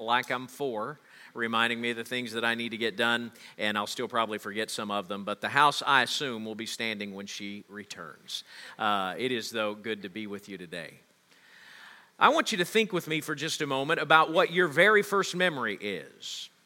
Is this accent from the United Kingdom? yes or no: no; Tahlequah, Oklahoma, United States; also born or lived in Aurora; family moved from southwest Missouri, where I was born, a town called Aurora, to what I consider to be my hometown of Tahlequah, Oklahoma.